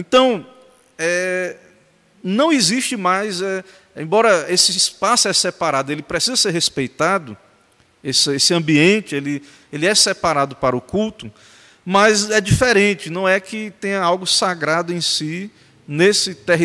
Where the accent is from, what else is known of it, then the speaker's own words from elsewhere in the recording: Brazil; há um sentido em que nós somos brasileiros